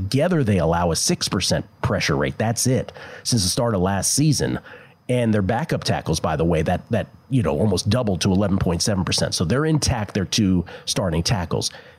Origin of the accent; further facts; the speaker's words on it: East Coast, United States; So I grew up on the East Coast, as you know.